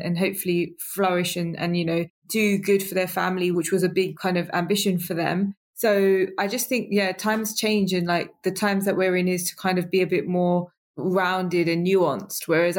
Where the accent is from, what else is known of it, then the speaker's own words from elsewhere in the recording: United Kingdom; what doesn't cause me to flinch when I describe myself is like British Asian. There's not a reason for that order. It's just like one of the delineations on our forms or whatever. So obviously British born in the UK and Asi